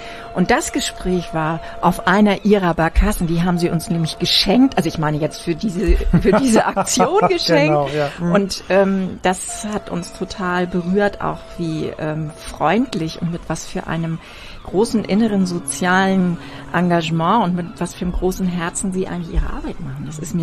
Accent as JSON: {"language": "German", "town": "Wesselburen", "region": "Schleswig-Holstein", "country": "Germany", "tie": "born or raised there", "said": "Na, ich bin ja ein Küstenmensch. Ich komme ja aus Wesselburen, also bin in Büsum zur Schule gegangen"}